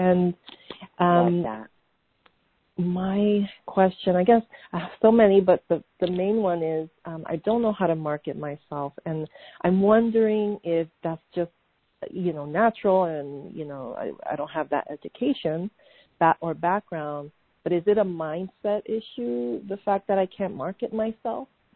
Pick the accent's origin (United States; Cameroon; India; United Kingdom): United States; Santa Cruz, California; I'm from Santa Cruz, California, but I'm visiting family in Manhattan.